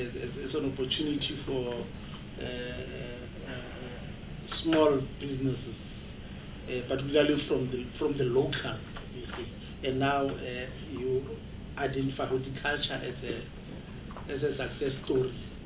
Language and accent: English; Kuruman, Northern Cape, South Africa; Because I come from Northern Cape, and in particular, Kuruman.